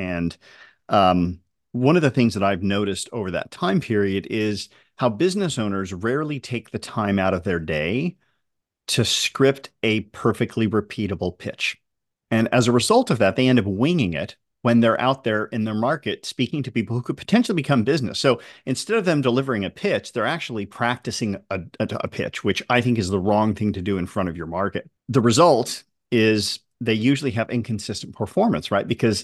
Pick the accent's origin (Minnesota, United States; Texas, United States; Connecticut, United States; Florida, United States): Florida, United States; Tampa; Anyway, I'm from Tampa.